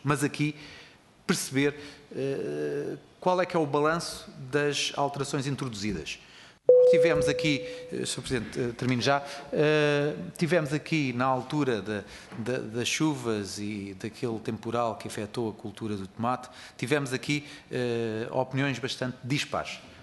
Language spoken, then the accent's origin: Portuguese; Portugal; eu na zona, por exemplo, de onde venho, que é ali no Vale do Tejo, na Lesíria do Tejo